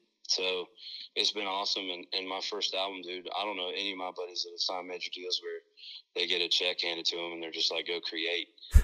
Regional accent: Kansas, United States; I grew up in Kansas for 6 years of my life

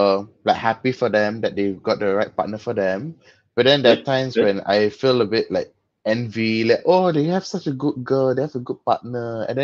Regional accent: Singapore; Of course, I'm from Singapore, as quoted by Amma Aslan. And I'm 26 years old, quarter of a century plus one.

